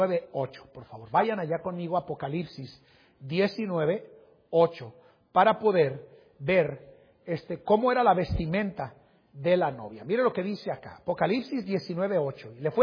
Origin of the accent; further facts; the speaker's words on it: Mexico; now in Colombia; Nuestro acento nos delataba. Obviamente con el tiempo se mezcló mi acento, ¿verdad, hermanos? Y saben, hermanos, ahora después me decían que era peruano, ecuatoriano, boliviano. Nunca me decían mexicano.